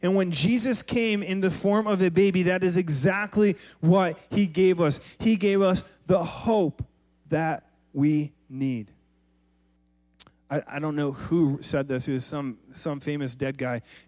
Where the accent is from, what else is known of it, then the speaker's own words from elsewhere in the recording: Michigan, United States; I'm from Michigan, all right? Remember, we do the hand thing. I go up to northern Michigan